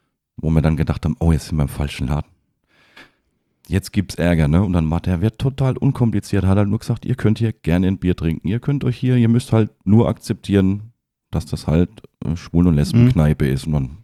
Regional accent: Schweinfurt, Bavaria, Germany; born there; now in Berlin, Germany; Ja, ich bin gebürtiger Schweinfurter

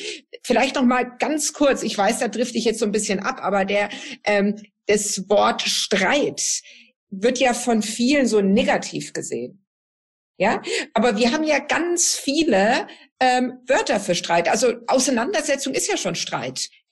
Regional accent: Southern Germany, Germany; da, wo ich herkomme, aus Süddeutschland

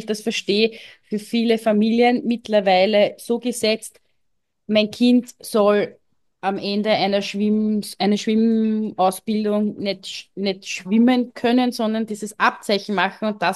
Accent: Austria; Die gibt es ja bei uns in Österreich auch.

